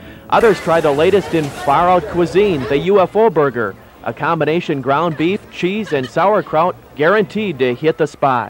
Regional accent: Bootle, North West England, United Kingdom; from Bootle.

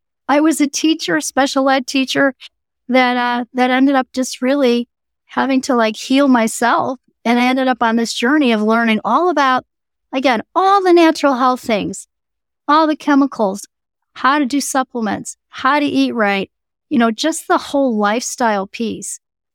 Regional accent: Midwest, United States; I grew up in the Midwest.

